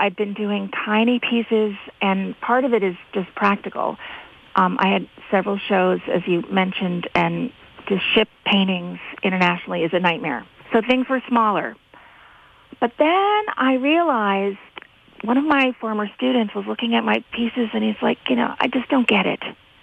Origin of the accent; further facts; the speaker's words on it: Amherst, Massachusetts, United States; people weren't speaking Swedish in Amherst, Massachusetts, where I grew up